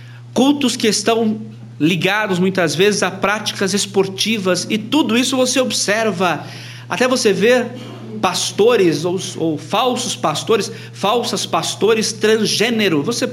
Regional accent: Brazil; já que somos brasileiros, né?

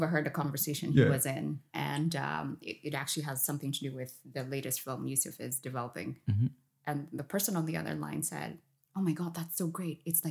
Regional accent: Kenya; moved away; I'm originally from Kenya. She always calls me the OG because I've lived here long

